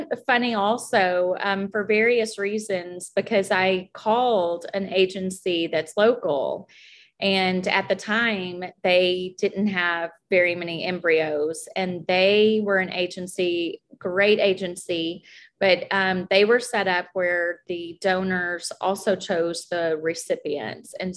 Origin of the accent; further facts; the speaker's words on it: Tennessee, United States; also born or lived in Knoxville; And then I'm from Tennessee. So I had actually lived in Knoxville for a couple of years.